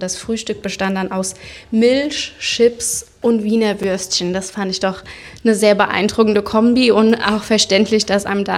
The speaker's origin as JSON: {"language": "German", "town": "Pfaffen-Schwabenheim", "region": "Rhineland-Palatinate", "country": "Germany", "said": "Und genau, ich komme aus Pfaffenschwabenheim."}